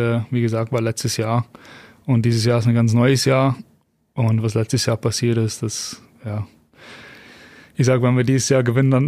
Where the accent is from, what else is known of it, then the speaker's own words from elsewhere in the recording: Nijmegen, Gelderland, Netherlands; German is a second language; Ich komme ja aus Nimwegen.